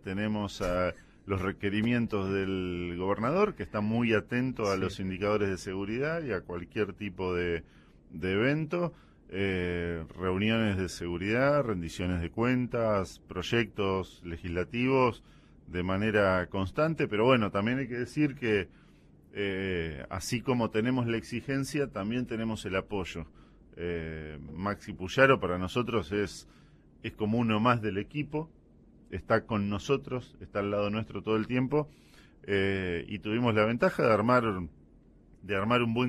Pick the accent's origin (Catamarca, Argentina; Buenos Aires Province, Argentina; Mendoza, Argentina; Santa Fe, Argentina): Santa Fe, Argentina; Sí, soy paisano del Centro Norte, aburrido, mire, así, de corta.